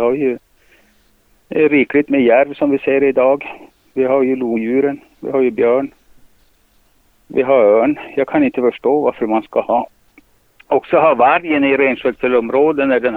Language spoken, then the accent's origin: Swedish; Idre, Dalarna County, Sweden; Vi är ju från Idre sameby, och vi är väldigt hårt drabbade